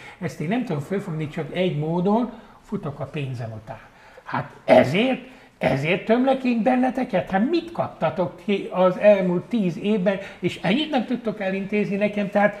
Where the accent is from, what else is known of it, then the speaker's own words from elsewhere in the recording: Hungary; engem ilyen magyarként is megaláz ez az egész